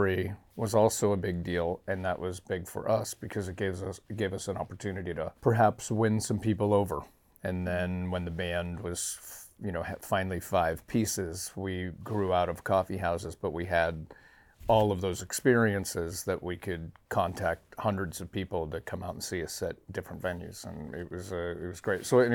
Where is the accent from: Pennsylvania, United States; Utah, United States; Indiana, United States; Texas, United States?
Pennsylvania, United States; Erie; also born or lived in San Francisco; now in Seattle, United States; And I'm from Erie, Pennsylvania, and I lived in San Francisco for a long time. Then I met my wife, and we live in Seattle.